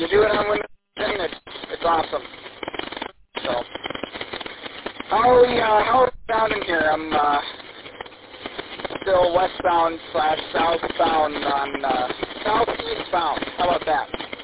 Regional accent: Traverse City, Michigan, United States; I'm from that area. I'm from Traverse City.

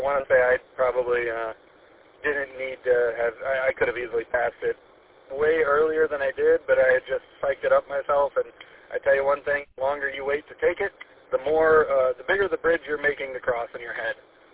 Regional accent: Lapeer, Michigan, United States; we're back here in Lapeer. I was born and raised in Lapeer, so back here, so baby gets to meet grandma and grandpa and great-grandma and great-grandpa for the first time.

